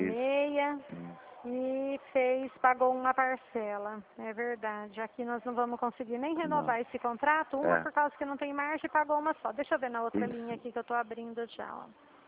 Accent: Dracena, São Paulo, Brazil; eu sou de São Paulo aqui, né? Eu sou de Dracena.

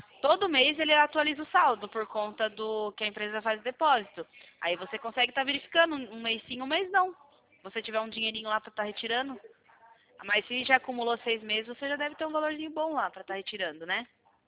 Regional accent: Sorocaba, São Paulo, Brazil; Ah, eu sou de Sorocaba, pertinho.

